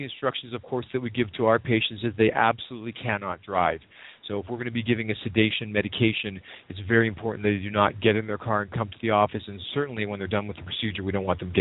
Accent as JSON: {"language": "English", "country": "Canada", "lives_now": "California, United States", "said": "In Canada, we would say, I'm going to get you frozen, or are you frozen? And when I first came to California and I said that to my first patient, they looked at me and said, no, I'm not cold at all."}